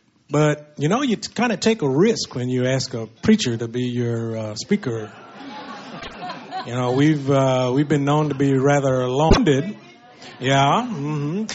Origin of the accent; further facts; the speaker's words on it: Texas, United States; now in California, United States; I am a native Texan, born and bred and raised in Texas, and that's the state I know and know the best.